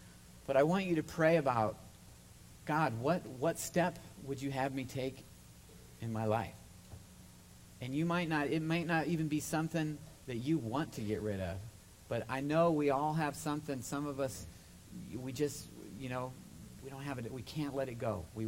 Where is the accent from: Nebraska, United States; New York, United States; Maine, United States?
Nebraska, United States; Now, first of all, I'm from Nebraska, okay? That I know of, we don't have witches